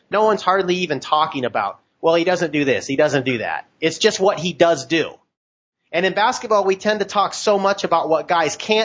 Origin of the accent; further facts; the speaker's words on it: California, United States; When I was growing up in California, they shot the hell out of the ball.